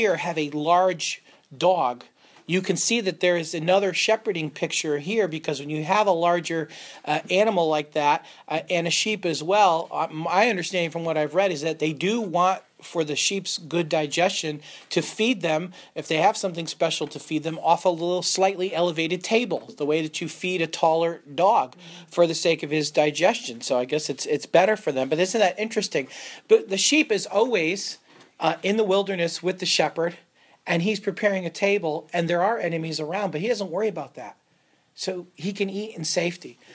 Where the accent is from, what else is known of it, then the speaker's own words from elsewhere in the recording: Connecticut, United States; accent: Connecticut; In Connecticut, herding and hurting are the same thing, so. My Connecticut accent.